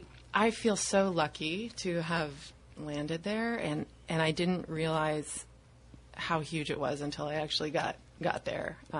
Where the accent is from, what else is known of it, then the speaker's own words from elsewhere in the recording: Niagara, Ontario, Canada; Yeah, so I grew up in Niagara and saw the wine industry there.